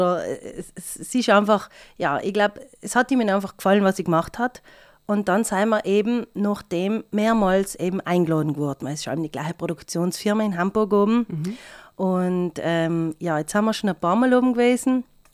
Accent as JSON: {"language": "German", "town": "Kaltern", "region": "Trentino-Alto Adige", "country": "Italy", "tie": "born or raised there", "said": "Ich komme schon aus Kaltern, aber ich komme ja eigentlich... bin eigentlich gebürtig vom Kalter See."}